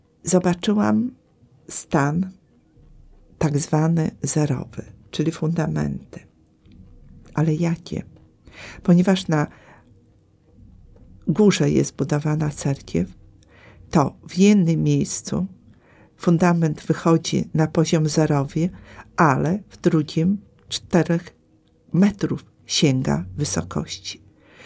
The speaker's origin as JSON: {"language": "Polish", "region": "Podlaskie Voivodeship", "country": "Poland", "said": "I my z Białostoczyzny powinniśmy ich wspomóc swoimi ofiarami"}